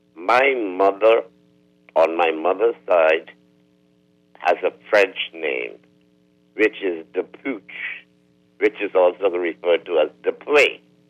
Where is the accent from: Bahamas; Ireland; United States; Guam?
Bahamas; Chippenham, New Providence; born there; I was born in 1951 in Chippenham, New Providence. I was not born in Nassau.